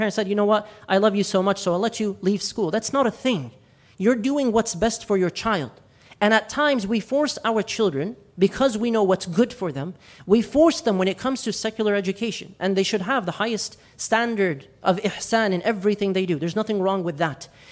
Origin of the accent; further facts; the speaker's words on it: Michigan, United States; and I grew up here in Michigan, alhamdulillah